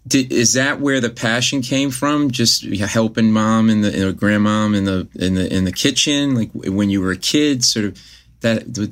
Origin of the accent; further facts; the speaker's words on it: Providence, Rhode Island, United States; Yeah, my wife and I grew up in Providence and went to high school together.